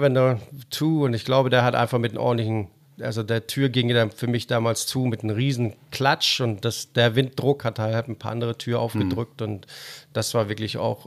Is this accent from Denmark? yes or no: yes; Denmark; Naja, ich bin ja Däne und liebe das, und in Skandinavien unterwegs zu sein.